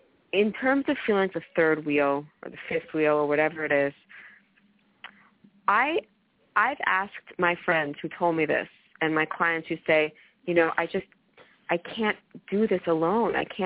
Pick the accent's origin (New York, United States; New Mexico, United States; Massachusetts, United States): New York, United States; Brooklyn; I'm from Brooklyn, and unlike most people who are actually from New York City, I love it the way somebody who is not from New York City loves it.